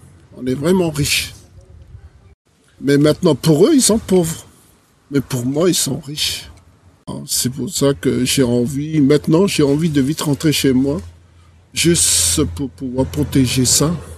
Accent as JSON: {"language": "French", "town": "Raivavae", "region": "Austral Islands", "country": "French Polynesia", "tie": "born there", "said": "Je suis né en Polynésie, surtout au sud de Tahiti, hein, dans les îles australes, à Raivavae. Je suis né là-bas, je suis né à la maison, je ne suis pas né à la clinique."}